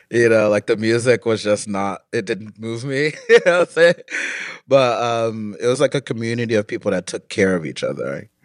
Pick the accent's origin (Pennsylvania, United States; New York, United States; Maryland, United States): Maryland, United States; Gaithersburg; Yeah, it's like a huge community of Liberians. I think that's like one of the big reasons that we ended up relocating there.